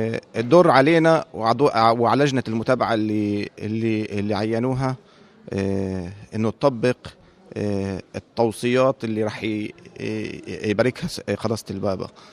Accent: West Bank, Palestine; مش بس القدس وبيت لحم اللي انا جاي تقريبا منهم

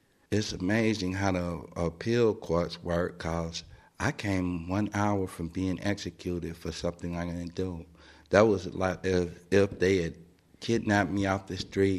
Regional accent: Cincinnati, Ohio, United States; Well, in 1985, I was arrested for a murder and a robbery in the state of Ohio. I'm from Cincinnati, Ohio.

